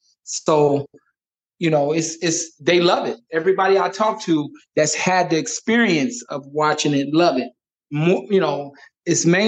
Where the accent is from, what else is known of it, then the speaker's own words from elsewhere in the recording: Atlanta, Georgia, United States; now in Ghana; Yes, I'm from Atlanta, Georgia.